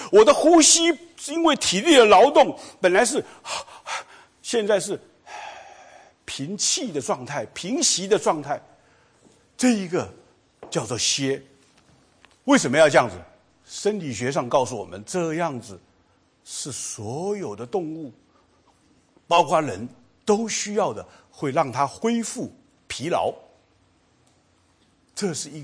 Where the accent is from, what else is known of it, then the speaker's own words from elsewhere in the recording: China; 这个对我们中国人讲很重要，对不对。